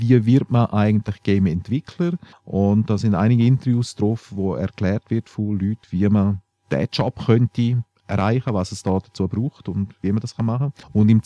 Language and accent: German; Grisons, Switzerland; also irgendwo ich als Bündner so im letzten hintersten Krachen wohne